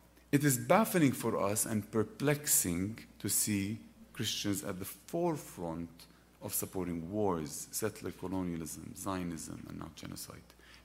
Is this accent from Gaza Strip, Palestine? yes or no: no; Bethlehem, West Bank, Palestine; As a child growing up in Bethlehem, I didn't know much about the Bible.